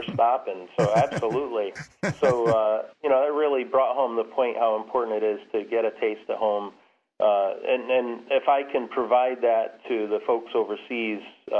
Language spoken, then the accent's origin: English; Milford, Connecticut, United States; When I was a high school kid, I grew up here in Milford.